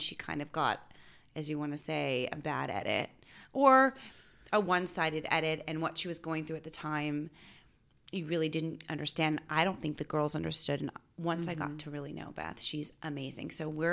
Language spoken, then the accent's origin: English; Granada Hills, California, United States; California, San Fernando Valley. I'm a Valley girl. Mm-hmm. I mean, 818 for life.